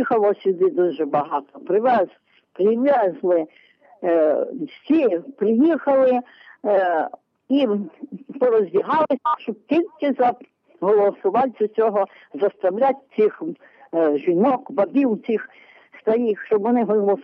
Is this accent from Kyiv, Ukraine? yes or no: no; Zhytomyr Oblast, Ukraine; Я з Житомирщини